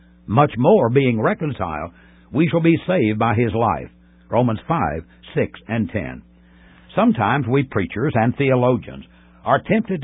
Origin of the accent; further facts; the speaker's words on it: Tennessee, United States; When I was growing up in Middle Tennessee, the congregation where my family worshiped loved to sing Samuel Reed's hymn